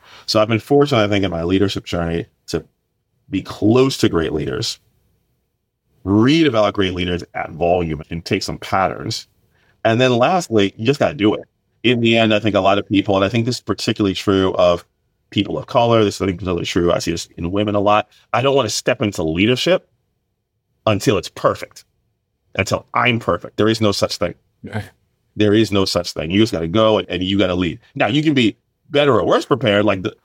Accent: New Jersey, United States; I was born and bred outside of New York City, grew up in northern and central New Jersey.

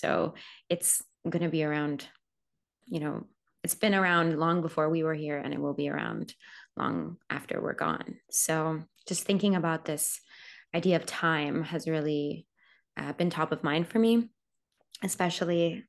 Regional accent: Rome, Lazio, Italy; I grew up in Rome, as I mentioned. My parents are American, but they changed their lives 35 years ago and moved from New York to Rome. And it's where I was raised.

